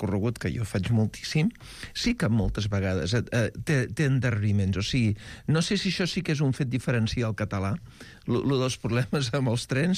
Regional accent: Mataró, Catalonia, Spain; Jo sóc de Mataró, i venint de Mataró

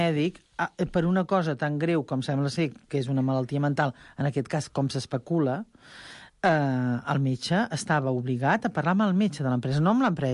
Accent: Mataró, Catalonia, Spain; hi havia 6 víctimes de Mataró, i jo sóc de Mataró

